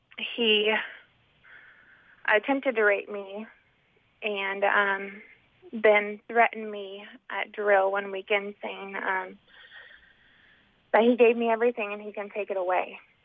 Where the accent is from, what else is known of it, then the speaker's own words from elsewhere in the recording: Indiana, United States; I grew up in Indiana.